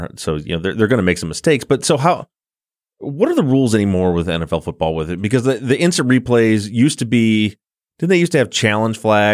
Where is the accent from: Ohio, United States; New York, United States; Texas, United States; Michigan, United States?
Michigan, United States; So you think because we're from Michigan that you root for Michigan or Michigan State.